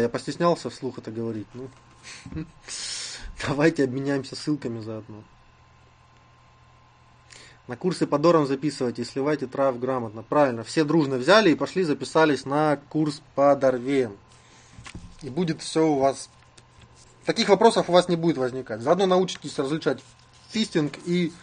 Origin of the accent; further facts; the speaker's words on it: Ukraine; Плюс сайт на Россию ориентирован, а я с Украины.